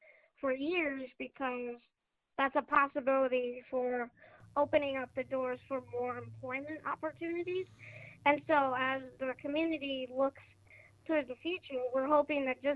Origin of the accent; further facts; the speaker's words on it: Sioux Falls, South Dakota, United States; from Sioux Falls, South Dakota, and I also have a disability.